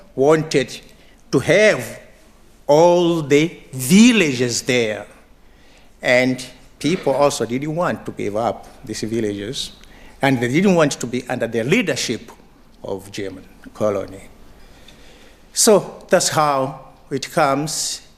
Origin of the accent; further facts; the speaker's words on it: Kilimanjaro, Tanzania; I'm from Kilimanjaro, under the slopes of Kilimanjaro.